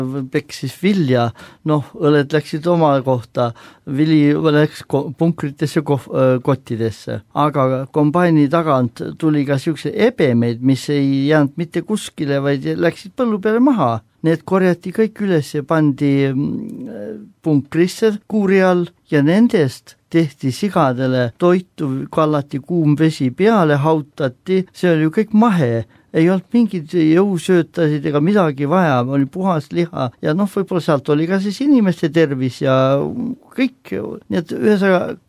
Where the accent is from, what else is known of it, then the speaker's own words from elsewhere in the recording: Võru County, Estonia; kui üles kasvasin, mina kasvasin Setomaal, seal oli sõga usuline moment, oli ka juures, kus paastuti talvekuudel.